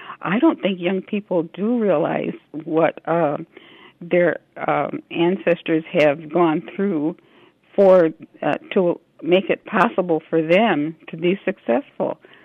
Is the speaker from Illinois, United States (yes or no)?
yes; Rockford, Illinois, United States; For example, here in Rockford, I grew up in South Rockford with Italian families and had wonderful experiences with them and other ethnic groups.